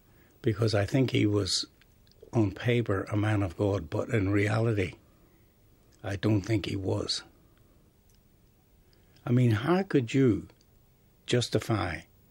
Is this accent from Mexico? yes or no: no; Northern Ireland, United Kingdom; I come from the British occupied part of Ireland.